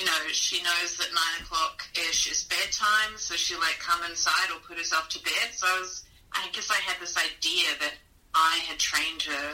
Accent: Auckland, New Zealand; also born or lived in Brisbane, Australia; So I was born in Brisbane. I grew up in Auckland in New Zealand. In West Auckland, actually. And the most of my childhood was in New Lynn, the mean streets of New Lynn.

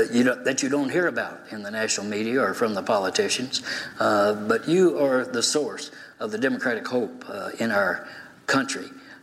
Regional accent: Austin, Texas, United States; My newspaper, the Austin American Statesman, in the daily in my hometown, is now a product of Gannett.

